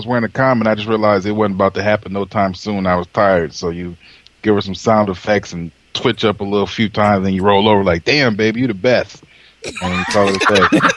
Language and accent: English; Detroit, Michigan, United States; I'm from Detroit. You ain't blindfold me.